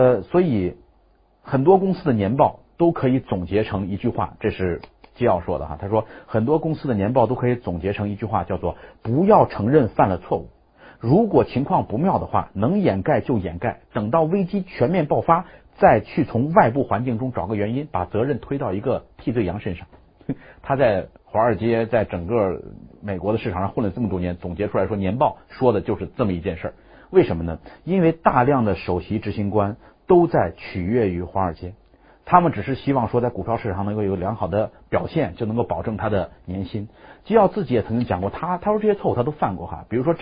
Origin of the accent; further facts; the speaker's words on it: China; 所以第四戒对我们中国人来讲是一个特别重要的戒律